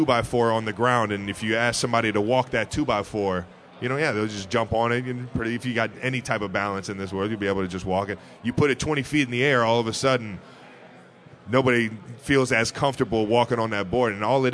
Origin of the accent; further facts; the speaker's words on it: Cleveland, Ohio, United States; it feels like I'm going back to the dinner table in my home growing up in Cleveland.